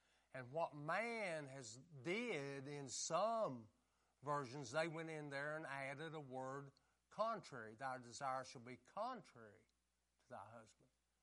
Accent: West Virginia, United States; I'm from West Virginia, and I know that much.

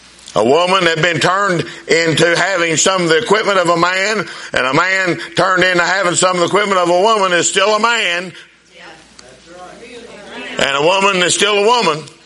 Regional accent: Winona, United States; There's a family where I was raised in Winona.

